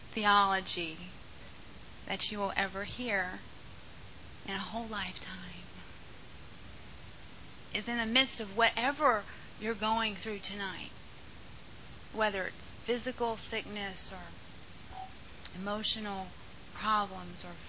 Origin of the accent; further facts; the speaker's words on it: Bassar, Kara Region, Togo; I was born and raised in Africa in a little village in Togo called Basari, and we were the only whites among 10,000 black people.